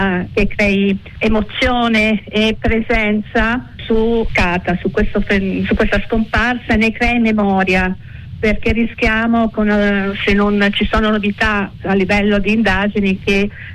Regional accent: Florence, Tuscany, Italy; io sono fiorentina

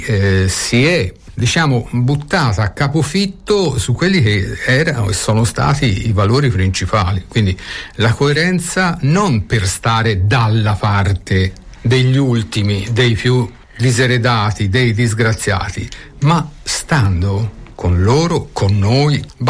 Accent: Barbiana, Tuscany, Italy; sono nato a Barbiana fine novembre 1950 e ho abitato lì

